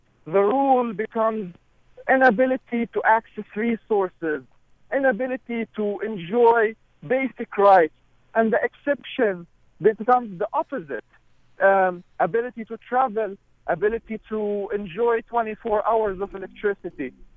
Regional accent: Gaza Strip, Palestine; being a Palestinian living in the Gaza Strip. Growing up in Gaza, my family owned a land next to an Israeli settlement

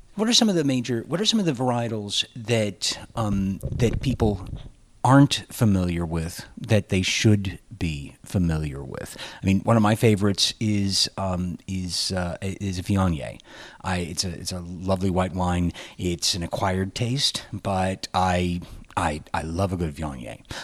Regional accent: Iowa, United States; My home state of Iowa has 100 bonded wineries.

